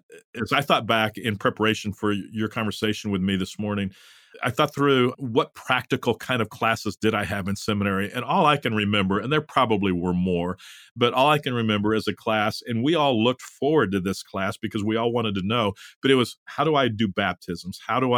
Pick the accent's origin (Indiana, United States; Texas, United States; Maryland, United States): Texas, United States; Dallas; I grew up in Dallas, Phil. I lived in Dallas for 10 years after seminary.